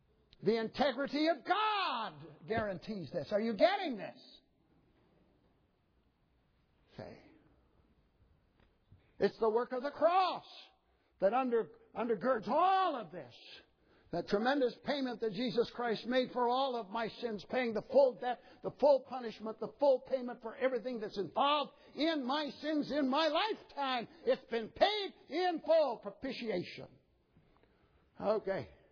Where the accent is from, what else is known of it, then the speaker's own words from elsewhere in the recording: Midwest, United States; also born or lived in South Carolina; But I grew up in the Midwest.